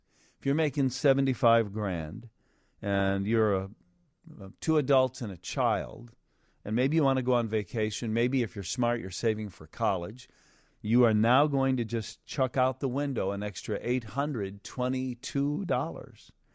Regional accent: Minnesota, United States; I came from Minnesota. The state personal income tax there is 9 or 9.75.

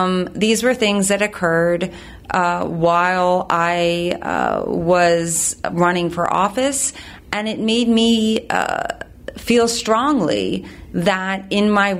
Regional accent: Philadelphia, Pennsylvania, United States; I grew up in the Philadelphia area and wanted to be on the right side of things.

